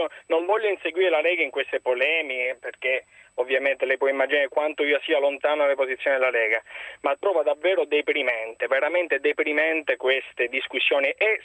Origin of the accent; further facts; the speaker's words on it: Catania, Sicily, Italy; io sono di Catania